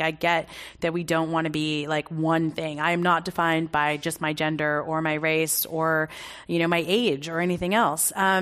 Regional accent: United States; born there; I was born in America, so I'm an American and frankly an anchor baby because I gave my parents nationality.

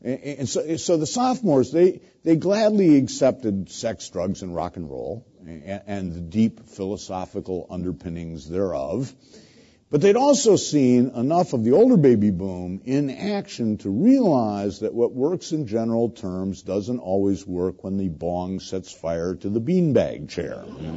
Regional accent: Toledo, Ohio, United States; You know, I'm from Toledo, Ohio. You know, I'm middle-income family, the whole thing.

